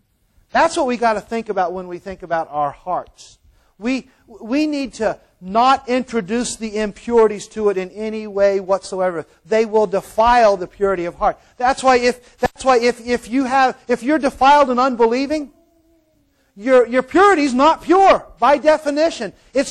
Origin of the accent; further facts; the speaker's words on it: Mayo, Florida, United States; moved away as an adult; now in California, United States; I was born and raised in Florida. And a matter of fact, before I moved to California, which was about 19 years ago, I lived in a small town called Mayo, Florida.